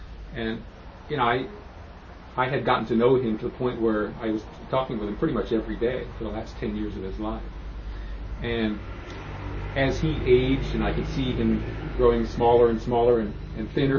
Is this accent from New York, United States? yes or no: no; Petaluma, California, United States; Sonoma County, which is where we had grown up as kids. I grew up in Petaluma, so I'm very much of a local person.